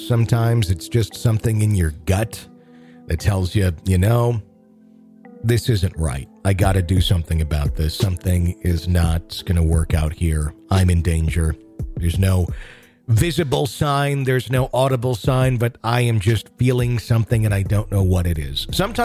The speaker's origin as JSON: {"language": "English", "region": "Arizona", "country": "United States", "tie": "born or raised there", "also_born_or_lived": "Ohio", "moved": "as an adult", "said": "I'm from Arizona, born and raised."}